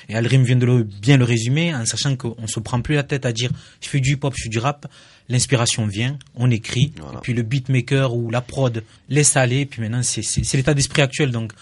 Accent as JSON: {"language": "French", "region": "south of France", "country": "France", "said": "je suis du sud, donc forcément je suis fan"}